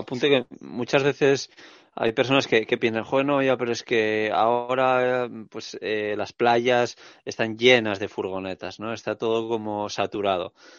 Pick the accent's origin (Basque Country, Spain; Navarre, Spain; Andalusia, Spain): Basque Country, Spain; Arte y yo que somos del País Vasco, de Euskadi